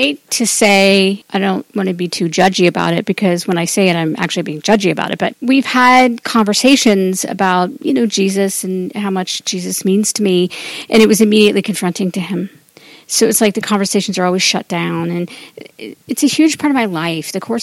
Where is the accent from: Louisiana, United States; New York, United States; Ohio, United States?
Ohio, United States; we just had one in my home state, which is Ohio.